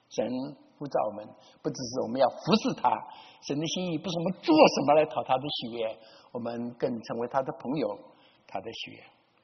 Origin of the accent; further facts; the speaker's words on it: China; 耶稣也说我爱你们，我们中国人很少用这几句话